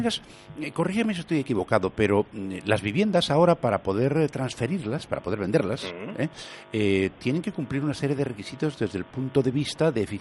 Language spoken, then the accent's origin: Spanish; Galicia, Spain; ¿de verdad somos conscientes los gallegos de la importancia que tiene el revestimiento de nuestra casa